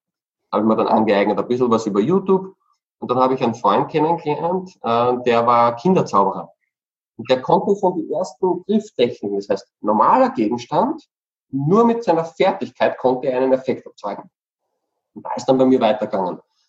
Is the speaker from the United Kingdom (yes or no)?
no; Peru; also born or lived in Andes; Ich bin auch einige Jahre als Kind im Urwald aufgewachsen, unter den Indianern in Südamerika, in Peru und den Anden.